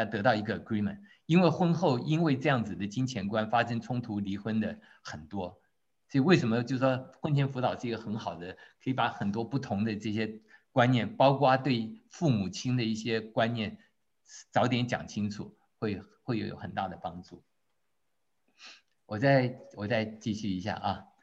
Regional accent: Taiwan; 我是台湾来的

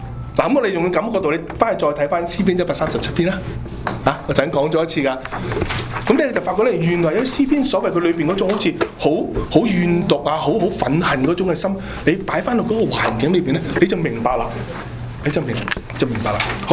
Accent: China; 可能唔係淨中國人嘅，不過我中國人係又係咁啦嚇

